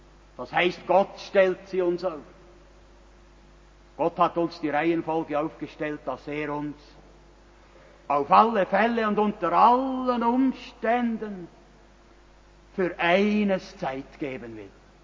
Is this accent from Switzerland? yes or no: yes; Bern, Switzerland; Damit sind wir Berner alle einverstanden.